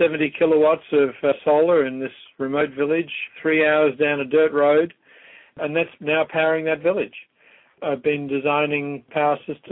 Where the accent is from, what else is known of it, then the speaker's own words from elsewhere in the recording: Australia; moved away as an adult; I am from Australia. Well, when